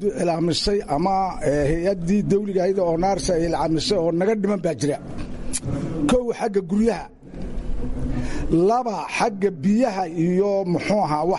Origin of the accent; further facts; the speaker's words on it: Lughaya, Awdal, Somalia; Gaar ahaan Lughayan ka imid.